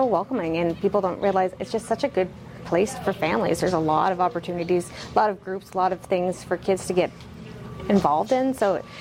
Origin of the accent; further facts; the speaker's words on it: Nova Scotia, Canada; now in Fort McMurray, Canada; I'm originally from the East Coast, Nova Scotia, but I've lived all over. So before we moved here, we were actually living in Iqaluit, Nunavut. And then, yeah, so I've lived all over Canada.